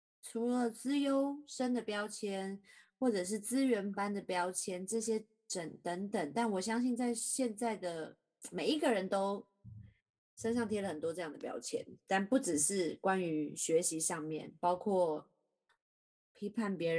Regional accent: Taiwan; 我虽然不是从小在国外念书的孩子，但是在台湾的经历的教育体制也是

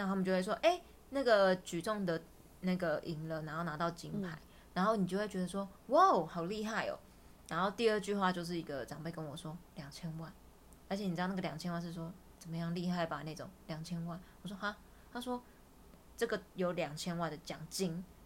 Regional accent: Taiwan; 我们就是台湾人

